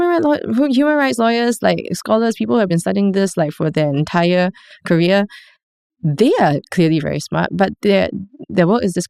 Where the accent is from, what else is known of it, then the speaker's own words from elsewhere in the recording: Singapore; So this is the part that's also scary as a Singaporean, right?